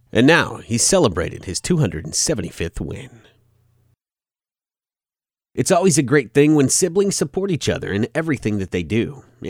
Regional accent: Taylorville, Illinois, United States; On Saturday, December 1st, a tornado hit my hometown of Taylorville, impacting dozens in the community.

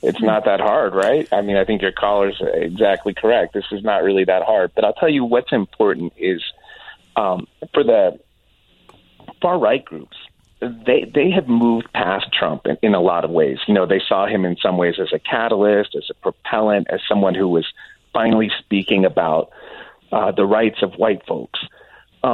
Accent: Virginia, United States; And by the way, I grew up in Virginia as well.

